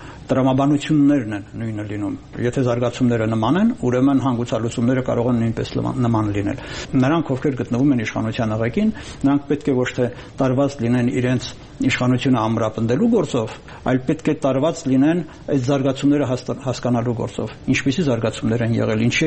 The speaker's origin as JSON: {"language": "Armenian", "country": "Armenia", "said": "մենակ այն պատճառով, որ մենք հայ ենք, այդպիսի բան չկա, կամ մենք Հայաստան ենք, կամ հայաստանցի ենք"}